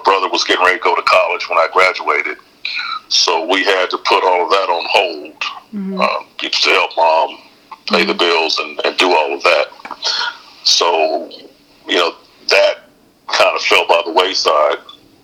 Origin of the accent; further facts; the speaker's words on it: Fayetteville, North Carolina, United States; I went to Fayetteville State University, which was in my hometown, and it's an HBCU.